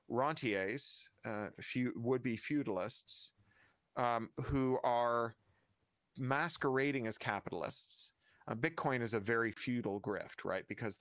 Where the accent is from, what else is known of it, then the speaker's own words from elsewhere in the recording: Toronto, Ontario, Canada; when I was a kid growing up in Toronto